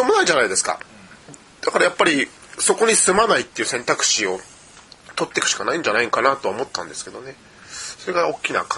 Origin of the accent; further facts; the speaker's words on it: Utsunomiya, Tochigi, Japan; 私は宇都宮出身で、設計事務所の方やってるんですけども、